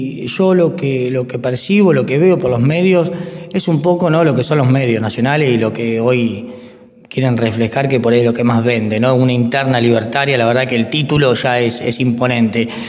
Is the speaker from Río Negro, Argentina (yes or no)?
no; Necochea, Buenos Aires Province, Argentina; Yo tengo mi corazón en Necochea, yo soy de Necochea